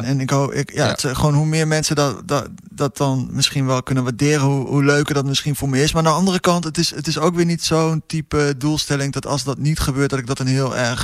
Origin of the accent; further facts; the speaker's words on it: Veendam, Groningen, Netherlands; born there; Ik ben ook een jongen van hier natuurlijk. Ik ben geboren in Veendam en al jaren in de stad.